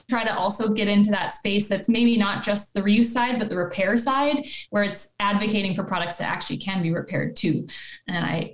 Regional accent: Montana, United States; And I'm from Montana originally. When I was back home, I got a chance to meet with his staff

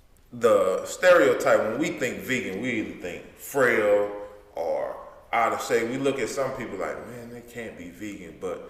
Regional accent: the South, United States; I was raised in the South too. So when we're raised in the South, our eating habits that we're taught from a young age mess us up

